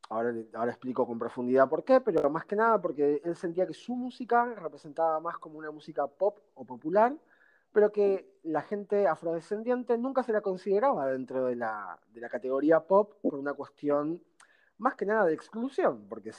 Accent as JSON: {"language": "Spanish", "country": "Argentina", "said": "Es como en Argentina nosotros usamos la palabra villero"}